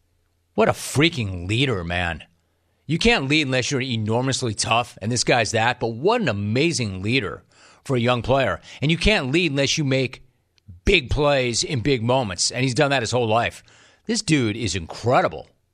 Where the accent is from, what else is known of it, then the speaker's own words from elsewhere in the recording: California, United States; I'm from California. I don't even know where to get that gear.